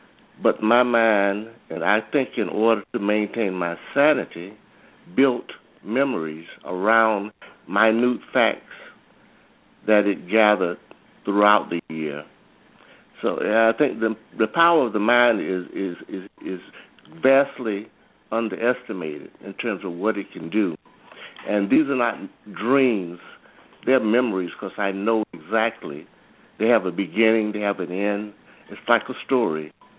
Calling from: Riviera Beach, Florida, United States; I'm calling from Riviera Beach, Florida.

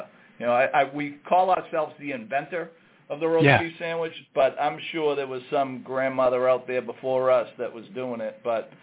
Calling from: Saugus, Massachusetts, United States; I'm calling from our office in Saugus, Massachusetts.

